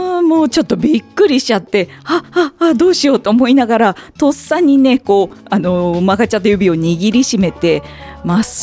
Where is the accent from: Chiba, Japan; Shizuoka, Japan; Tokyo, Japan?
Chiba, Japan; 千葉県生まれ千葉県育ちの私がいろんな切り口から紹介していきます。